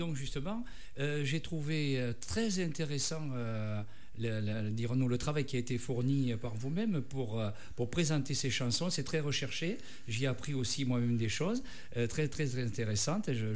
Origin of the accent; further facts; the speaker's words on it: Nérac, Nouvelle-Aquitaine, France; born there; moi je suis né à Lot-et-Garonne, à Nérac, comme je vous disais